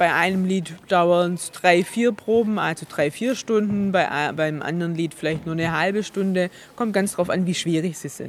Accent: Baden-Württemberg, Germany; accent: Swabian; Also ich spreche zurzeit, also ich schwätze schon Schwäbisch, aber nicht so breit, wie ich als … Schwäbisch schwätze.

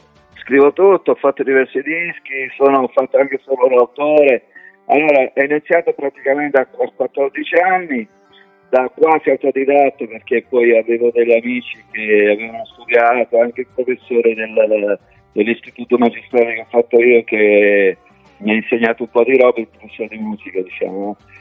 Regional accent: Apulia, Italy; now in Milan, Italy; io vivo a Milano, ma ad estate vado in Puglia, sono originario della Puglia

